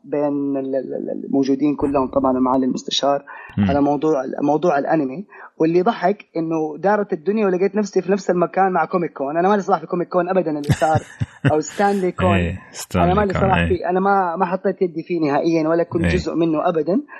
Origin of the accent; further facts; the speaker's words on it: Saudi Arabia; مع تقدم سرعة الانترنت اللي موجودة عندنا في السعودية